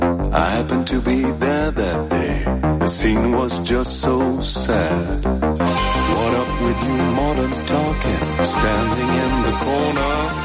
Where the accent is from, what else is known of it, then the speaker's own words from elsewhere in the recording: Budapest, Hungary; born there; Spanish is a second language; Yo nací en Budapest, soy húngara y mi familia también